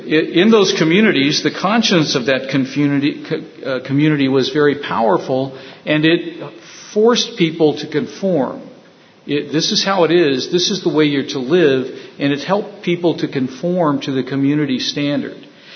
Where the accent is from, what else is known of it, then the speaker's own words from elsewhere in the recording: North Carolina, United States; born there; also born or lived in California / Illinois / Texas / Ohio; I was born in North Carolina, moved to California. After California, we moved to Illinois. Then we went to Texas. Then we went to Ohio. Now we're here.